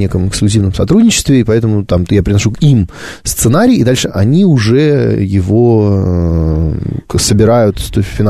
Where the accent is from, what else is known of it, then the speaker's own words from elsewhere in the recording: Sevastopol, Ukraine; Тем более Севастополь, там, отчасти мой, ну, во многом мой родной город.